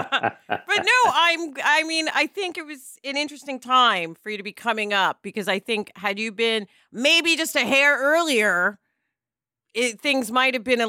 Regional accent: Manhattan, New York, United States; Listen, I'm from Manhattan. I know you Italian boys.

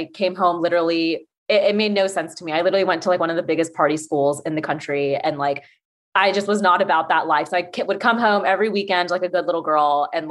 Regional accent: Atlanta, Georgia, United States; I'm from Atlanta and, you know, and, like I've come from a community where, and a culture where everybody literally knows everyone.

